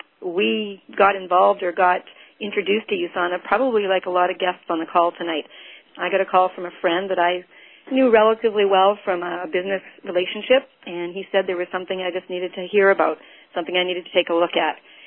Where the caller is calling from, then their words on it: Winnipeg, Manitoba, Canada; Actually, we're sitting in our home-based office in Winnipeg, Manitoba, Canada.